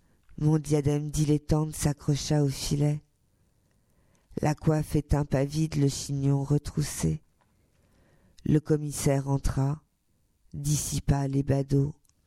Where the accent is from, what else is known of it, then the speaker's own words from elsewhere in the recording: Sartrouville, Île-de-France, France; j'ai été élevée à Sartrouville et que je ne parle pas français.